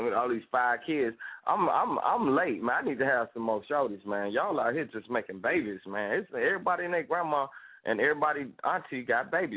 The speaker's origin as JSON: {"language": "English", "town": "Chicago", "region": "Illinois", "country": "United States", "said": "I'm from Chicago. You know what I'm saying? I've been through some stuff."}